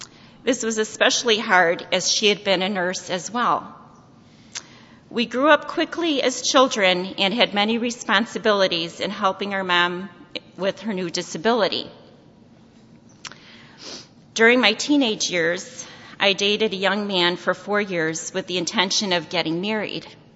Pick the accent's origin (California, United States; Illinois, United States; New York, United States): Illinois, United States; Chicago; I grew up in Chicago, the oldest of three siblings.